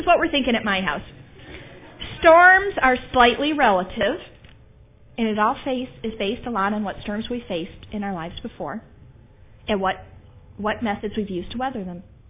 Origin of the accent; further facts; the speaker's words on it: Cleveland, Ohio, United States; So I grew up in Cleveland, which you've already established. Cleveland means what in the winter? Snow.